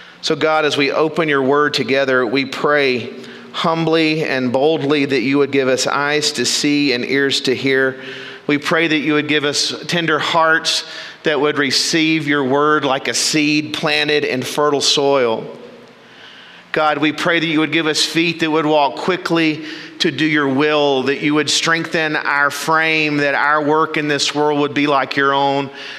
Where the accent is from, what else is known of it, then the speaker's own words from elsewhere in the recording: Waco, Texas, United States; from Waco, Texas, and this place and this people, you're so precious to us.